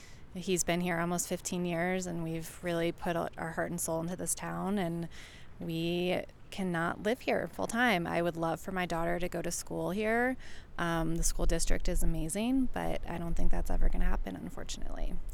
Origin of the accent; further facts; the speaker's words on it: Cleveland, United States; now in Jackson, United States; I grew up in Cleveland, but I lived in Jackson for 13 years and just live right in town, not far away.